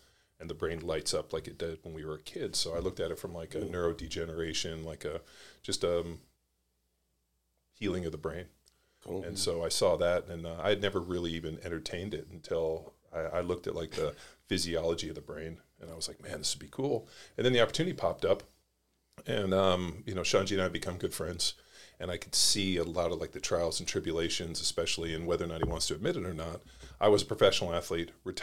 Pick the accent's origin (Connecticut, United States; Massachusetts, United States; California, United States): California, United States; Palos Verdes; So I'm from Palos Verdes.